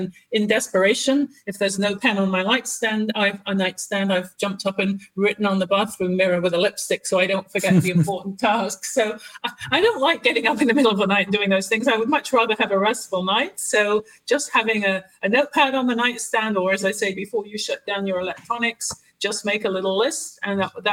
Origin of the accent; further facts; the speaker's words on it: England, United Kingdom; You know, I personally like, and being English, I like to have cups of tea in the afternoon